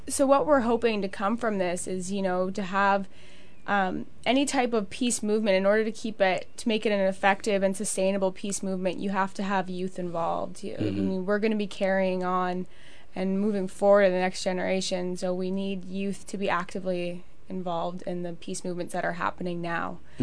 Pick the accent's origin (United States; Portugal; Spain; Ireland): United States; California; also born or lived in Toronto; now in Vancouver, Canada; I'm from all over Canada and the United States. I was born in Toronto, grew up in California, came to Vancouver.